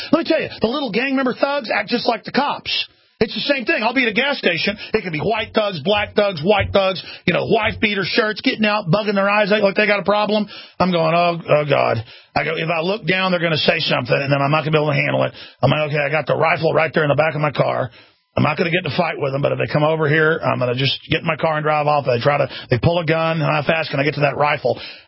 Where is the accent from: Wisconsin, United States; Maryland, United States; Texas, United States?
Texas, United States; Dallas; I mean, I grew up in Dallas, folks.